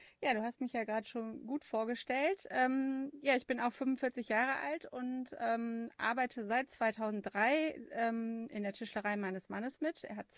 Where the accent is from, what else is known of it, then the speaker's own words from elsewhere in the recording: North Rhine-Westphalia, Germany; als Tourismusbeauftragte für meine Heimat im Bergischen Land, wo wir auch wohnen.